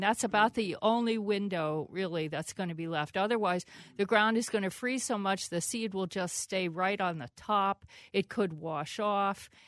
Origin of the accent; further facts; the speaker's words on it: Pennsylvania, United States; Even though I grew up in Pennsylvania, I'm cheering for the Gophers.